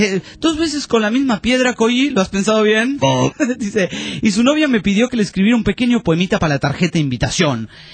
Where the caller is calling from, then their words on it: Panama; de Panamá.